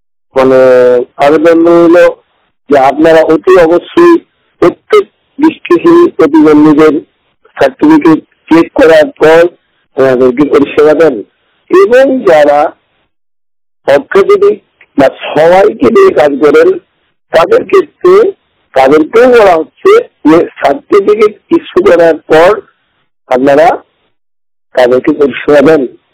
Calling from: West Bengal, India; আমি পশ্চিমবঙ্গের থেকে

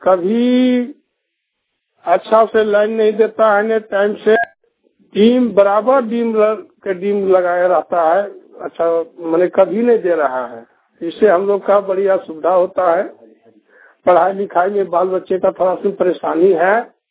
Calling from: Vishnugarh, Jharkhand, India; ग्राम मनमो, थाना विष्णुगढ़, जिला हजारीबाग, झारखंड।

